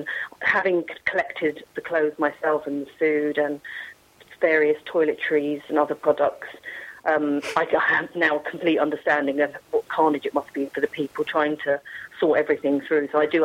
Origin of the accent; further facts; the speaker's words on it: London, United Kingdom; I think also because I grew up in London, I know what these tower blocks are like, and it just really resonated with me.